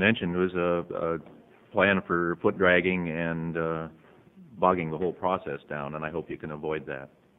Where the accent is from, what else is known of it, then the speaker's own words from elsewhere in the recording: Oregon, United States; You know, I was born in Oregon. I've lived here all my life. I've been paying taxes since 1960.